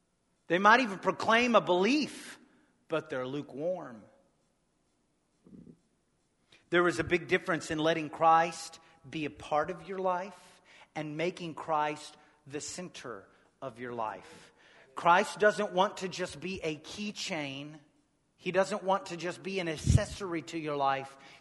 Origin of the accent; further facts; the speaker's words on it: United States; I ate it anyway, because I'm an American.